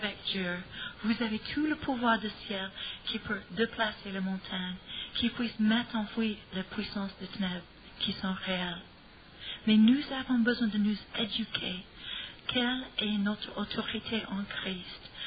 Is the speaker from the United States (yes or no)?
yes; United States; French is a second language; Pour moi, en tant qu'Américaine, c'est un miracle et c'est goûteuse.